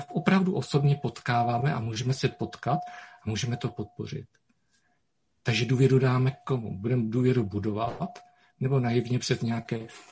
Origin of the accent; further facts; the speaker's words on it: Zlín Region, Czechia; Já jsem z Valašska